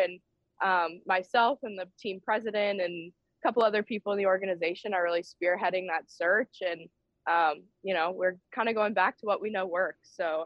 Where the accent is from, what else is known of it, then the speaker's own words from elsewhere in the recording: the South, United States; And, you know, I'm not from the Midwest. I'm from the South, actually.